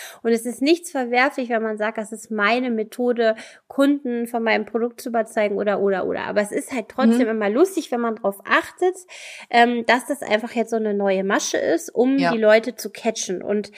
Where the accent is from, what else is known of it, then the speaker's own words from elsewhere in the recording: Solingen, North Rhine-Westphalia, Germany; ich komme ja aus Solingen in NRW